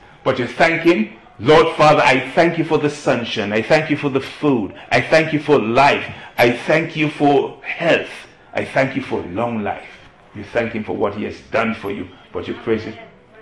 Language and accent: English; Dominica; now in United States; No. I live in the United States, but I'm from the Caribbean.